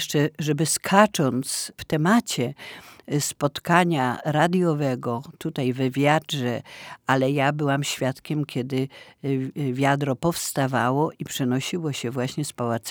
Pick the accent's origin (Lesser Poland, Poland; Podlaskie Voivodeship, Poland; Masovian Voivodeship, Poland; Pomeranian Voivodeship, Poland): Lesser Poland, Poland; Kraków; Moje serce bije od początku Krakowem, dlatego że urodziłam się w Krakowie. Mieszkałam od samego początku. W centrum Krakowa, przy ulicy Wielopole 8. Bardzo znany adres.